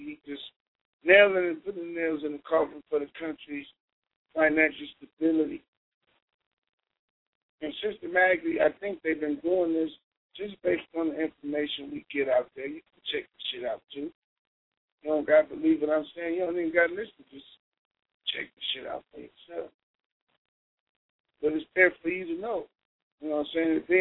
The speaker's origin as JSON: {"language": "English", "country": "United States", "tie": "born there", "said": "I'm not an African. I'm an American. I was born here in America."}